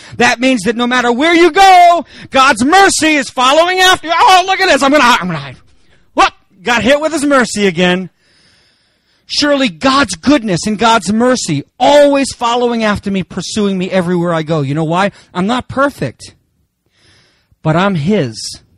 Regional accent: United States; Listen, I'm American too.

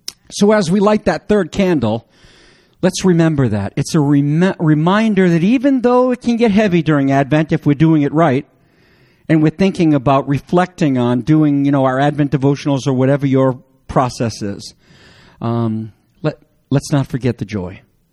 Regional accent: Canada; Now, I'm a Canuck. I'm French Canadian

